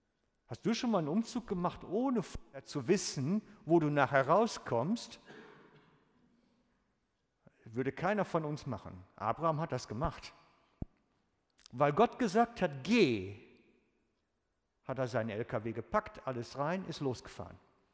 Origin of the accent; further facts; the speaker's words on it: Germany; Aber auch wir Deutschen, wir wollen ja wissen, was am Ende bei rauskommt.